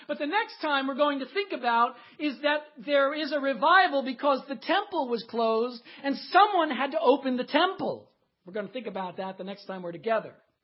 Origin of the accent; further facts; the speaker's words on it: New Jersey, United States; Sorry if I talk fast. I'm from New Jersey.